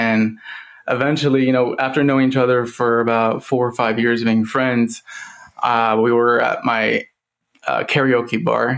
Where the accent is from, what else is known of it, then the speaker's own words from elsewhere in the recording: Pella, Iowa, United States; I'm from Pella.